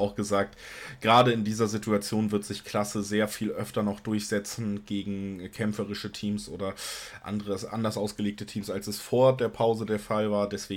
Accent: Frankfurt, Hesse, Germany; Das kennt man als Frankfurter tatsächlich ja dann auch.

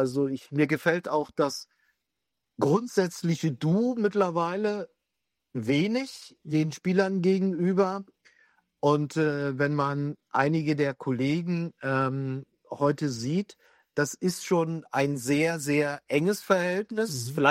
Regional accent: Berlin, Germany; für mich als Berliner

